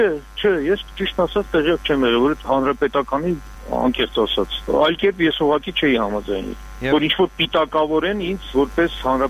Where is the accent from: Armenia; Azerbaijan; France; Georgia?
Armenia; Yerevan; ես ազատ երևանցի եմ